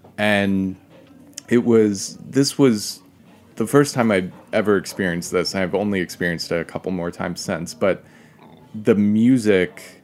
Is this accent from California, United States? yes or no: no; New Hampshire, United States; The syrup goes on everything. I grew up in New Hampshire.